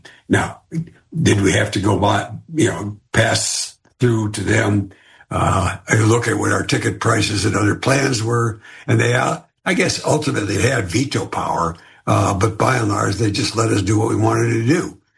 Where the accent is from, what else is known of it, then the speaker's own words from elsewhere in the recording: Detroit, Michigan, United States; No, I grew up in the Midwest in the 50s and early 60s.